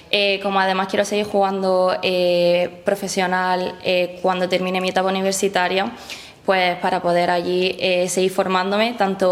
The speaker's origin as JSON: {"language": "Spanish", "town": "Almería", "region": "Andalusia", "country": "Spain", "said": "muy orgullosa de mi tierra de Almería."}